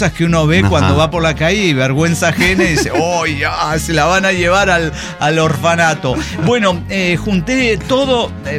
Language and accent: Spanish; Mexico; Dijeron, ah, no, la mexicana, ajá, trajo ritmos de su, sí, tierra.